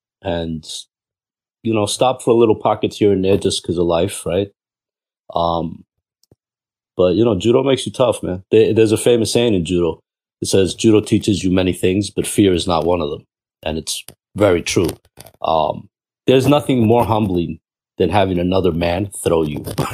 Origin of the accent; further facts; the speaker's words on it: New York City, New York, United States; And so, yeah, so I grew up predominantly in Jackson Heights, did my share of running around Queensbridge and different parts of Brooklyn.